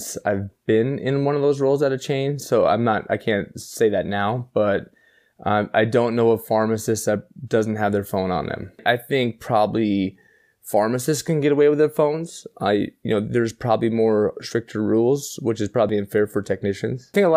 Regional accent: Minnesota, United States; And plus, I am from Minnesota, so I am a Vikings fan.

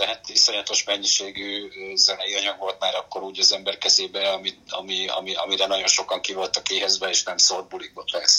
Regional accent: Pécs, Baranya, Hungary; aztán Pécsen nőttem fel

